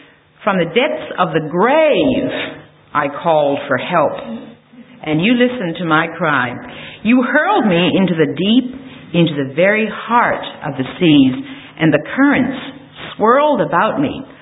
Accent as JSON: {"language": "English", "country": "Australia", "also_born_or_lived": "Canada", "said": "part Canadian because I was a resident there for a while, for some years. But I'm back in Australia, and I am actually an Australian. I still carry an Australian passport."}